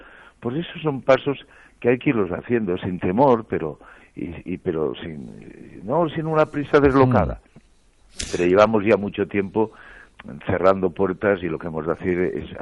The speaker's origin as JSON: {"language": "Spanish", "region": "Catalonia", "country": "Spain", "said": "yo como empresario catalán"}